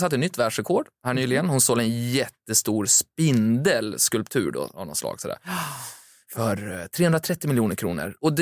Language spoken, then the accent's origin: Swedish; Timrå, Västernorrland County, Sweden; Men jag kommer ju själv från Timrå, som ni vet